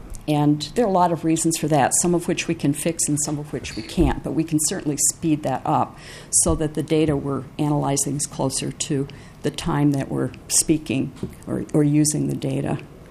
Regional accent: Minnesota, United States; I am a Minnesotan. I know our tradition of lean government

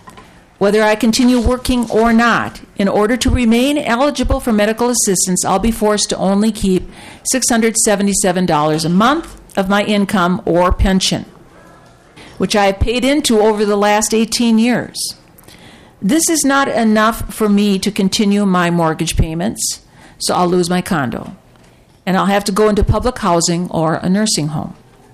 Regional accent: Saint Paul, Minnesota, United States; I'm a lifelong St. Paulite who has a disability of cerebral palsy. I grew up in West 7th Street neighborhood and now live up the hill at Jefferson and Lexington.

